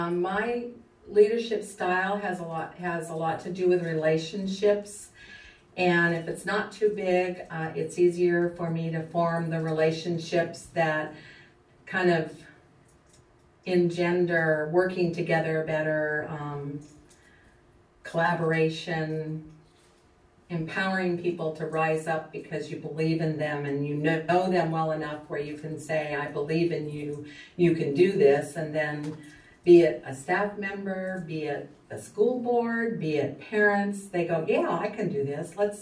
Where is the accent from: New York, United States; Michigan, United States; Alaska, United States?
Alaska, United States; Yakutat; I'm from Yakutat.